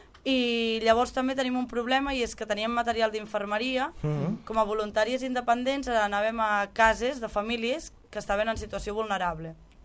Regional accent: Catalonia, Spain; si estem en un altre país i nosaltres som catalans

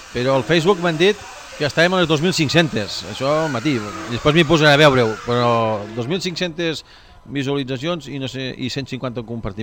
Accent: Catalonia, Spain; com que sóc de llengua materna i parlo en català, quan parlo en castellà se'm noti moltíssim que no sóc castellà.

